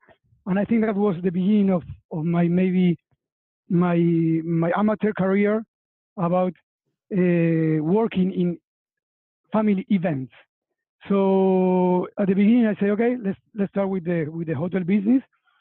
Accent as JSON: {"language": "English", "region": "Buenos Aires", "country": "Argentina", "tie": "born there", "second_language": "English", "said": "As you said, I've been born in Buenos Aires. I am 39 years old."}